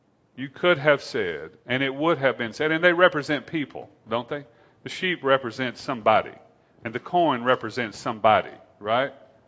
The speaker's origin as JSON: {"language": "English", "country": "United States", "tie": "born or raised there", "said": "because I grew up in America, that I felt that way."}